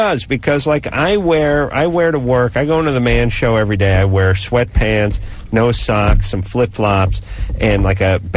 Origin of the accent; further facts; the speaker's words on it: Los Angeles, California, United States; You see, Drew and I hail from the Los Angeles area, so we have a lot of deadbeat old friends.